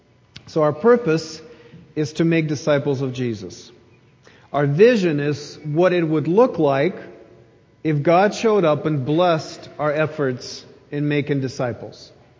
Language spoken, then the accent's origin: English; Kyiv, Ukraine; Now, I grew up in Kyiv, Ukraine, and in our city, there are actually many neighborhood wells.